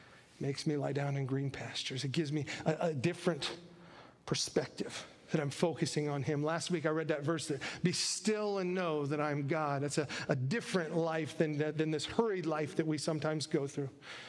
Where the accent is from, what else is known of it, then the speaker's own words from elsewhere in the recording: Alaska, United States; Growing up in Alaska, there wasn't a lot to do in the winter